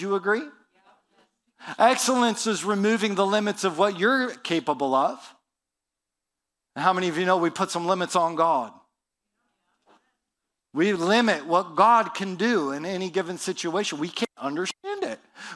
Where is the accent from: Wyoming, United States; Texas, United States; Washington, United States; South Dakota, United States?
Washington, United States; Spokane; I grew up in Spokane. We had Value Village everywhere.